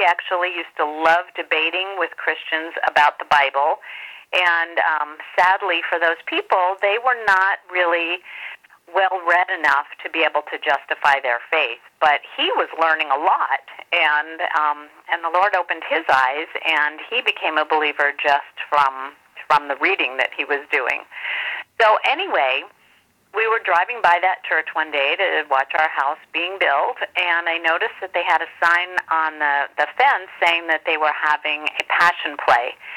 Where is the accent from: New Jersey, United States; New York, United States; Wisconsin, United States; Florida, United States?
Florida, United States; we really weren't connected anymore like we had been during all of my years of growing up in Florida.